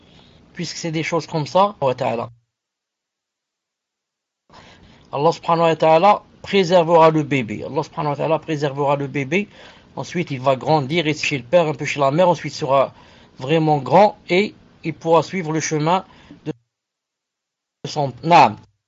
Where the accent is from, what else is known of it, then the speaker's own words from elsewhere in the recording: Algeria; Peut-être ce feuilleton n'est pas passé chez vous, mais chez nous en Algérie, il a fait ravage.